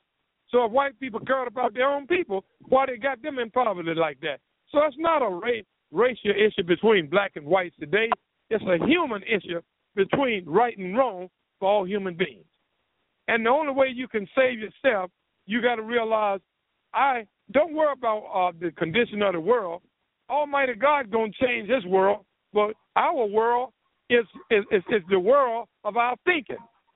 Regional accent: Durham, North Carolina, United States; Y'all have been some of the few people that encouraged me in my hometown, Durham, North Carolina.

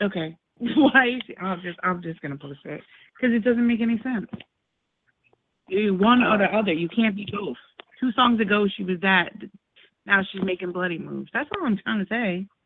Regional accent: New Jersey, United States; now in Minneapolis, United States; I'm from Jersey, but I live in Minneapolis, so I'm used to music all over.

